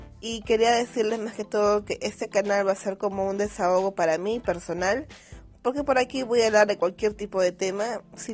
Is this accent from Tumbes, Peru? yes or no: no; Lima, Peru; soy de Perú, acá en Lima. Estuve estudiando contabilidad